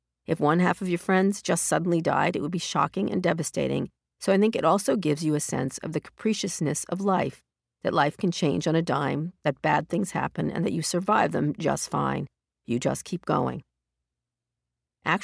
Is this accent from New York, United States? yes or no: yes; Roslyn Harbor, New York, United States; I grew up in Roslyn Harbor, New York, on the northern part of Long Island, the middle child of three.